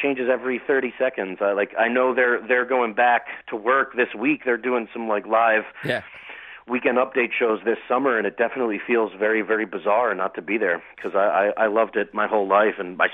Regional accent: New York, United States; now in Los Angeles, United States; Yeah, I grew up in New York. I've been here only like about a week or so

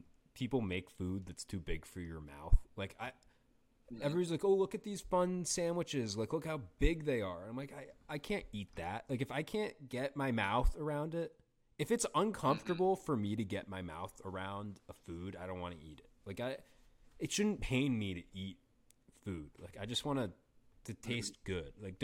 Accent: Boston, Massachusetts, United States; Obviously me more than others because I'm from Boston

